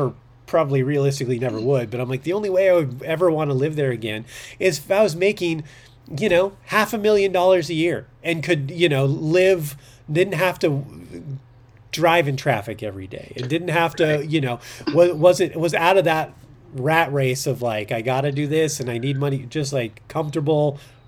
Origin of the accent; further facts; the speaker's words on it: Long Beach, California, United States; I grew up in Long Beach, and like, I love Long Beach as a city. I liked living there.